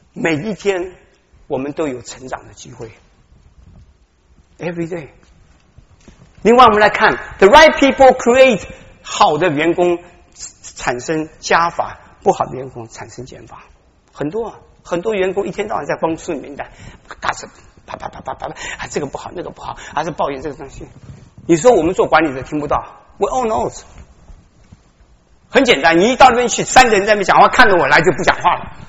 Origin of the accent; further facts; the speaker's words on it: China; 我们中国人很多是被人家推一下、做一下